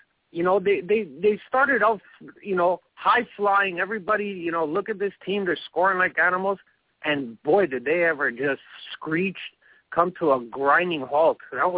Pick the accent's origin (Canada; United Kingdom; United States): Canada; You know, I'm a Canadian, so I was, you know, proud when they won.